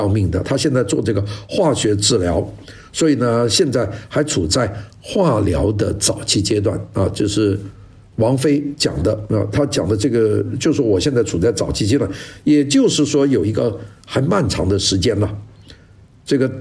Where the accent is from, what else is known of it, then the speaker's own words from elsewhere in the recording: China; 洋水仙，我们中国人叫做汉水仙啊。